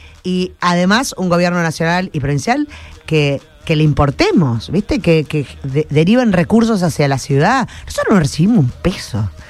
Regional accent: Rosario, Santa Fe, Argentina; nosotros somos argentinos, somos rosarinos, y la vamos a defender

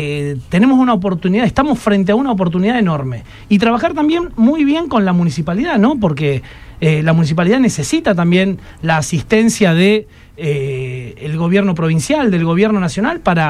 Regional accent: Rosario, Santa Fe, Argentina; Yo soy rosarino y quiero una ciudad autónoma

